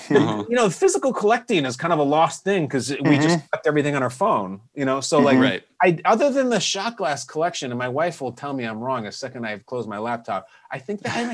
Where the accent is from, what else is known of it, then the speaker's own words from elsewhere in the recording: Chicago, Illinois, United States; Well, I'm from Chicago. That's where my family is, so I'll count that out.